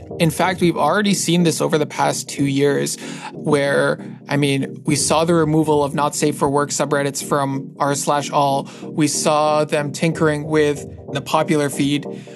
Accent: Canada; I'm a Canadian citizen

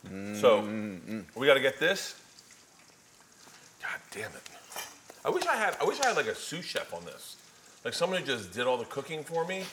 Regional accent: Tampa, Florida, United States; Tampa, but I had butter.

